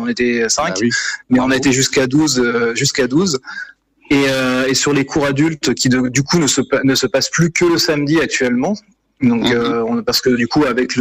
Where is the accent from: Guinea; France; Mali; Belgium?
France; Île-de-France; comme on est de l'Île-de-France